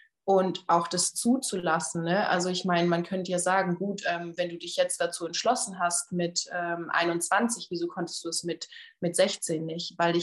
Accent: United States; first language English; German is a second language; ich komme ja aus Amerika, deswegen denke ich immer ein bisschen auf Englisch, ich lerne ja auch auf Englisch

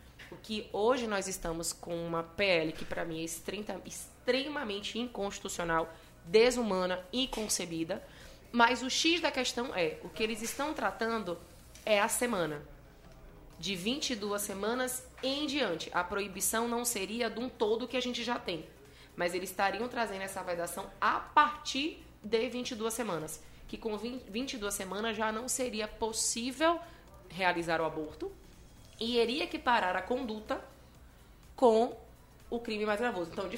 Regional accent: Cachoeira, Bahia, Brazil; Eu venho de Cachoeira, Recôncavo Baiano.

